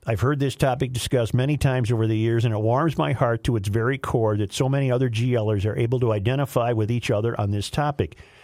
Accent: Washington, United States; also born or lived in Minnesota; Since moving back to my home state of Washington in 2002, I've podcasted you since you started podcasting.

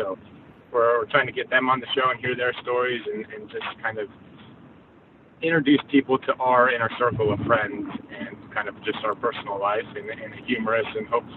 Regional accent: United States; now in Indianapolis, United States; I grew up near Lake Tahoe. So when I wasn't skiing, I was on a boat of some sort.

